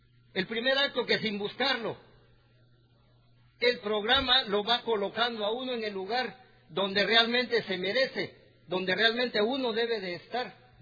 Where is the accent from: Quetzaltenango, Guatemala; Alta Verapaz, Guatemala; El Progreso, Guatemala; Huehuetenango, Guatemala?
Alta Verapaz, Guatemala; Cobán; now in San Diego, United States; Soy de Guatemala. Y vieras el problema que tengo con el lenguaje.